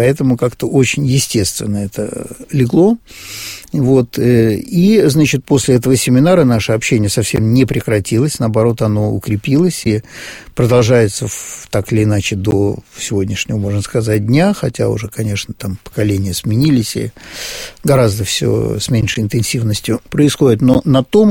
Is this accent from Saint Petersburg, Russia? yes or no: yes; Saint Petersburg, Russia; Да, мы были из Петербурга